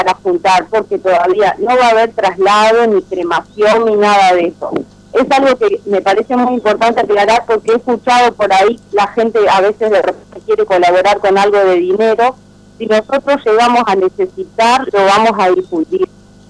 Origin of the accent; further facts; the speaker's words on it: Uruguay; Yo soy de Uruguay, ahí para allá.